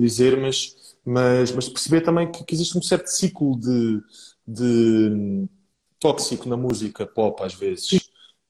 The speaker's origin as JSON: {"language": "Portuguese", "country": "Portugal"}